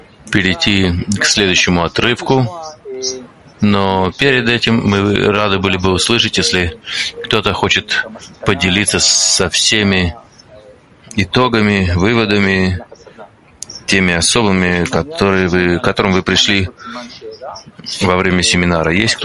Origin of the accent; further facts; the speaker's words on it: Kharkiv, Kharkiv Oblast, Ukraine; Привет, ребята, я из Харькова, из Украины.